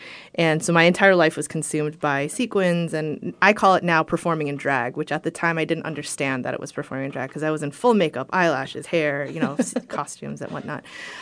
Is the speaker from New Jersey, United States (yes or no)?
yes; New Jersey, United States; also born or lived in Seoul, Korea; I grew up in the middle of New Jersey, and I'm technically 1.5 generation. I was born in Seoul, Korea, but my parents lived in the States.